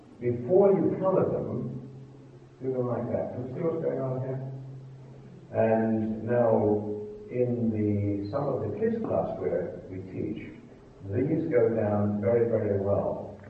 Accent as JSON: {"language": "English", "country": "South Africa", "moved": "yes", "lives_now": "United States", "said": "When we came from South Africa, we did not bring our South African GPS with us because we would have had to put all of American maps on it."}